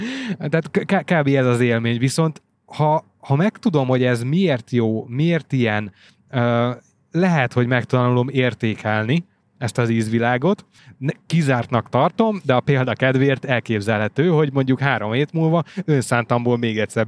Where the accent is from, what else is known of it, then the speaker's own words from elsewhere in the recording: Veszprém County, Hungary; Balatonfelvidéki faluban nőttem fel